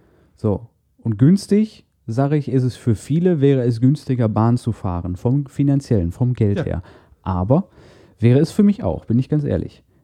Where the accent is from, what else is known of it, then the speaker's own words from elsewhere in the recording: Castrop-Rauxel, North Rhine-Westphalia, Germany; Ich bin immer von Castrop, von meiner Heimatstadt, aus nach Essen gependelt.